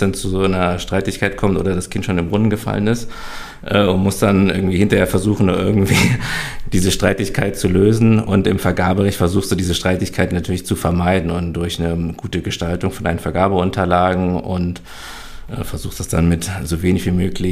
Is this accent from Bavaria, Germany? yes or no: no; Freiberg, Saxony, Germany; ich komme ja gebürtig aus Sachsen. Ich habe also meine Kindheit, Jugend viel in Sachsen auch verbracht, ganz viele Verwandte. Meine Oma wohnen alle noch in Sachsen. Ich bin in Freiberg geboren, auch eine Universitätsstadt.